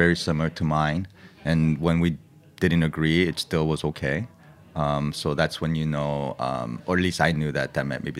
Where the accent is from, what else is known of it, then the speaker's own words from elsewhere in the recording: Los Angeles, California, United States; And that's sort of just a reflection of growing up in Los Angeles.